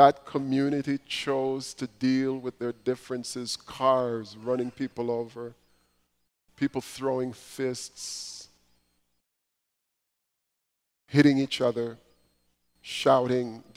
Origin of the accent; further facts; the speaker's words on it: Jamaica; Growing up in Jamaica as a young Christian, I learned a song that went something like this.